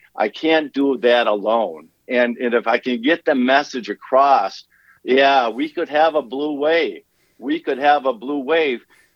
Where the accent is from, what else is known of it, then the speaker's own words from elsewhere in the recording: Minnesota, United States; I want to be that person that says, hey, I'm from Minnesota. We get things done.